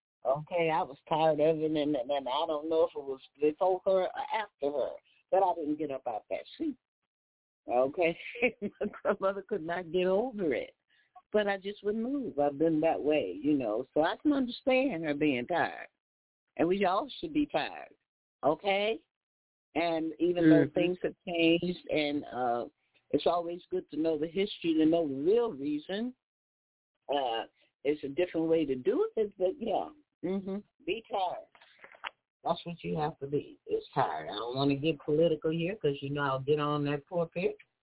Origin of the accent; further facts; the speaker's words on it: Texas, United States; growing up in Texas, and my grandmother was so upset with me